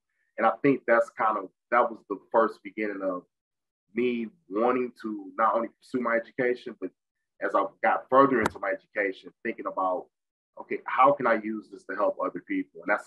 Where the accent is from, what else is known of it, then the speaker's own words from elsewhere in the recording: Saginaw, Michigan, United States; So I'm originally from Saginaw, Michigan, which is, it's a blue collar town about 90 miles northwest of Detroit.